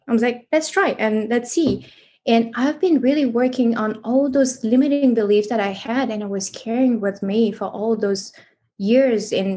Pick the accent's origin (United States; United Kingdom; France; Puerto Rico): France; English is a second language; I grew up in France in a traditional family with so many limiting beliefs.